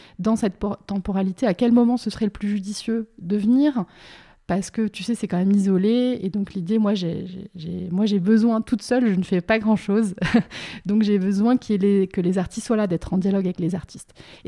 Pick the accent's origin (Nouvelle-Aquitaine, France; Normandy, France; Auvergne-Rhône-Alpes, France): Nouvelle-Aquitaine, France; Bordeaux; cette région dont je suis moi-même originaire, en fait je suis originaire de Bordeaux.